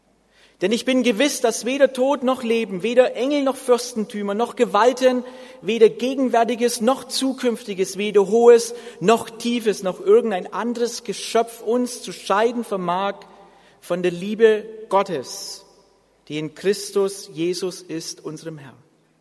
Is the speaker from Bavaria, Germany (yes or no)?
yes; Bavaria, Germany; an dem sogenannten Vatertag, bei uns in Franken, Vaterdoch